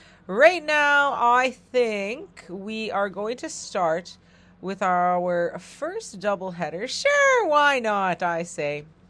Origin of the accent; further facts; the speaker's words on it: Broken Head Ojibwe Nation, Manitoba, Canada; We're live from Broken Head Ojibwe Nation here in Treaty One Territory, my home community.